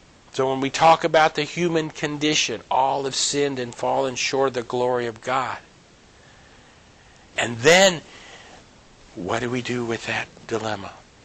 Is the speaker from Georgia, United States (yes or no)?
no; New Jersey, United States; I grew up in New Jersey, northwest New Jersey, Garden State Academy. It was an Adventist kind of little community